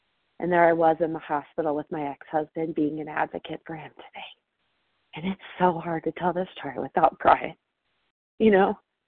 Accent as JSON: {"language": "English", "region": "Colorado", "country": "United States", "said": "I'm recovered from Colorado."}